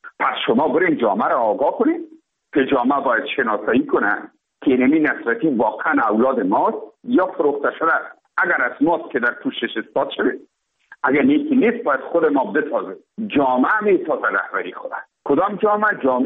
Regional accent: Afghanistan; ما افغان هستیم،

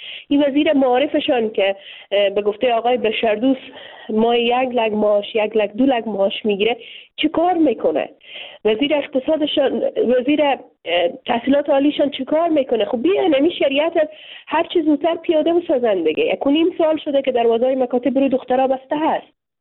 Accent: Afghanistan; من جدا از مردم افغانستان نیستم و مردم افغانستان که در افغانستان زندگی میکنم، در خانواده های افغان زندگی میکنم

